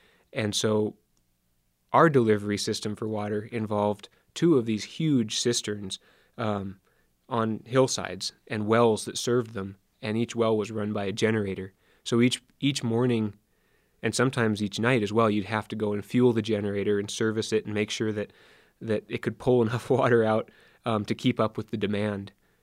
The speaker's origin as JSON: {"language": "English", "town": "Seattle", "region": "Washington", "country": "United States", "tie": "born or raised there", "said": "Because, you know, growing up in Seattle, you live in a world that is wet and is claustrophobic, but it's also really fertile."}